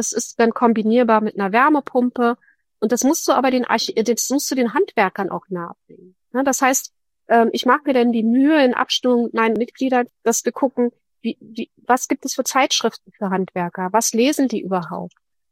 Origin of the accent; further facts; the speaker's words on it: Berlin, Germany; ich sitze ja hier im wunderschön würde ich es nicht nennen, aber in meiner Heimatstadt Berlin